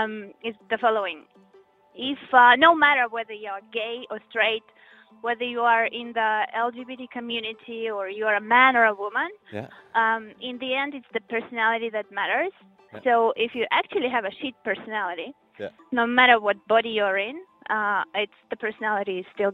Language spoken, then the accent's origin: English; Armenia; also born or lived in Russia; I'm from Armenia, then from Russia. It's a long story.